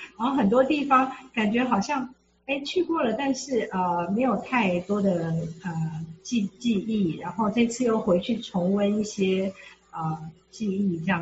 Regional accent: Yilan County, Taiwan; 那我是在宜兰长大的，所以我也回了宜兰去看。还有我的家人这样子，我的亲人

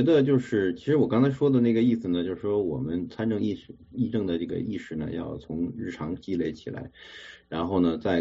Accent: China; now in United States; 我们中国人之所以会拥护共和党，我觉得跟我们的文化有关系，我们文化还是比较保守的。比如说对同性恋啊，或者说对于甚至包括对于移民，我们虽然是移民到美国

